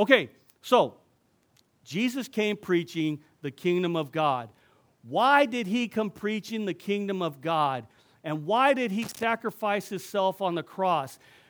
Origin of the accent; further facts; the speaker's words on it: California, United States; I'm from Southern California. The culture in Southern California is highly Hispanic. I grew up on Mexican food.